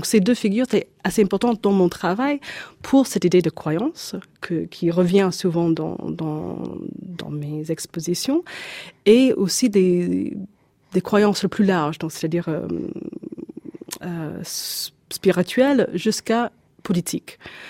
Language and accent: French; Canada; now in Europe; Et voilà, grandi là-bas, et aussi maintenant en Europe.